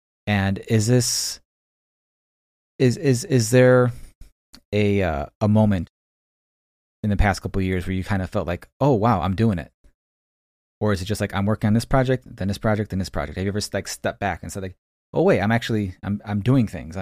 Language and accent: English; Chicago, Illinois, United States; I, you know, being born and raised in Chicago, I always love Chicago set